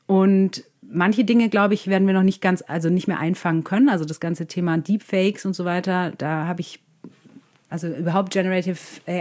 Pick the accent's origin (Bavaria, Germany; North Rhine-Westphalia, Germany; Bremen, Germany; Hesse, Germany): Bavaria, Germany; Munich; Ich komme eigentlich aus München und hatte gar keine Ahnung von Heilbronn.